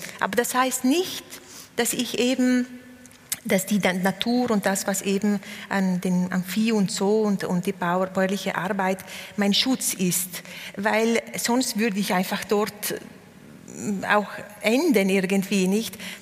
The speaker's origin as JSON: {"language": "German", "region": "Trentino-Alto Adige", "country": "Italy", "tie": "born or raised there", "first_language": "Ladin", "second_language": "German", "said": "als ladinische Person bin ich eben in Südtirol aufgewachsen, in Italien, also dreisprachig. Und es war aber auch so, dass während wir in der Familie eben Ladinisch gesprochen haben und immer noch"}